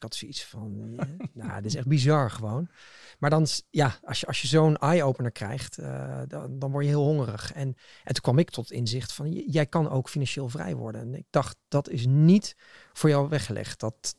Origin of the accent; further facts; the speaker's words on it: Netherlands; Dat zit in ons als Nederlanders. Dat zit in onze ouders, in de generatie.